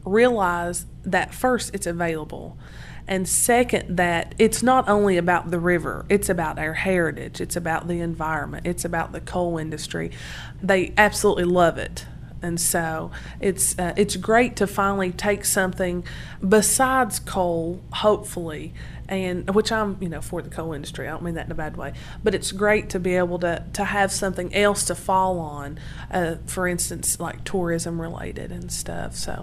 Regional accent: St. Paul, Virginia, United States; because I'm from St. Paul, Virginia, and we've looked at all of our lives

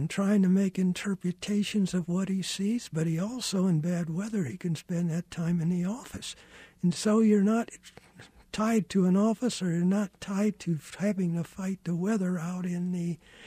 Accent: St. Louis, Missouri, United States; born there; Well, I was born in St. Louis. I've been here since 1966.

